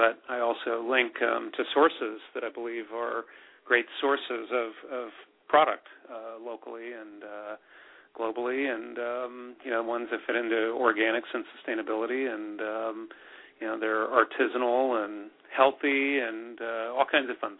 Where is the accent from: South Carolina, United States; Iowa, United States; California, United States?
California, United States; San Francisco; But I'm from Northern California, San Francisco native, born and raised.